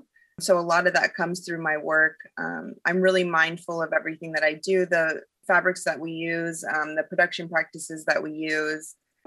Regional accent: Oregon, United States; Well, growing up in Oregon, I think a lot of people probably grew up with Pendleton in their house.

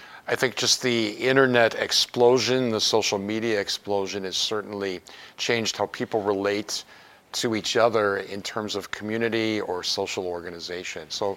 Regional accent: Milwaukee, Wisconsin, United States; But I never thought I would permanently leave Milwaukee. So even though it's my hometown, this has really become home for me in a very short period of time.

